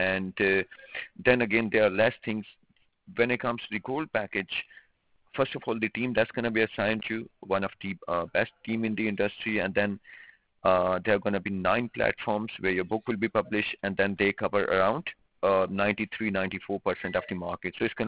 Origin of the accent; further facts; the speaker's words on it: United Kingdom; I'm, again, I'm Asian, and I was raised and born in UK. My education, each and everything.